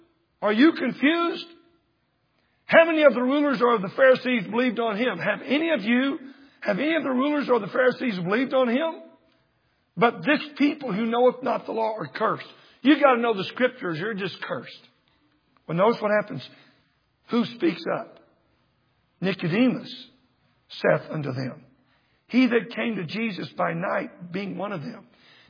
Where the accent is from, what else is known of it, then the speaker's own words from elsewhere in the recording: Texas, United States; also born or lived in Shawnee, Oklahoma; I'm from Texas, but I was born in Oklahoma. Shawnee, Oklahoma, a little town right outside of Oklahoma City. I was there, just born there, and we moved to Texas as fast as we could get there.